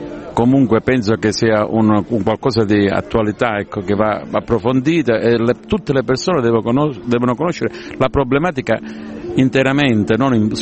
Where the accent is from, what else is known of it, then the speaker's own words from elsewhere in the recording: Cosenza, Calabria, Italy; Io sono cosentino e da cosentino dico che questa città è aperta a tutte queste problematiche